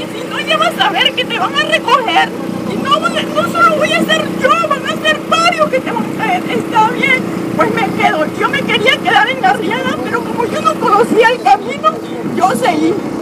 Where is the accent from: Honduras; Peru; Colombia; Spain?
Honduras; soy de Honduras, maestra, madre de 5 hijos.